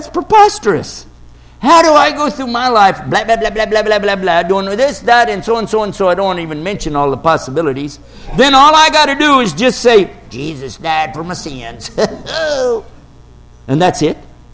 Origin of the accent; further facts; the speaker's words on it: Texas, United States; You forgot I was from Texas, didn't you?